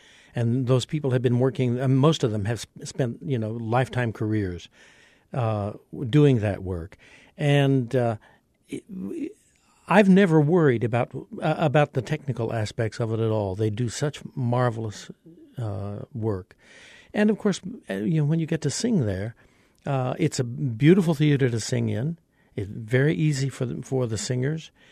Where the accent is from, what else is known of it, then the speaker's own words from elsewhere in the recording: Iola, Kansas, United States; now in El Paso, United States; I grew up in Kansas, in a small town in the state of Kansas, Iola, Kansas, that happens to be on 54 Highway.